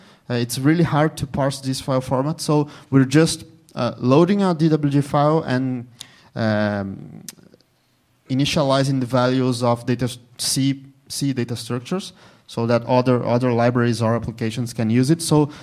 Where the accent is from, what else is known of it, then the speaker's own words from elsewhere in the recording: Brazil; Did I mention I'm from Brazil? Okay, I'm from Brazil.